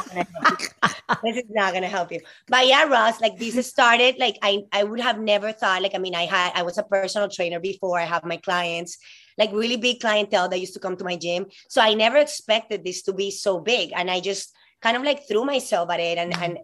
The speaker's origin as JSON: {"language": "English", "country": "Colombia", "second_language": "English", "moved": "as an adult", "lives_now": "United States", "said": "I'm from Colombia, this girl that moved here, 18 years old."}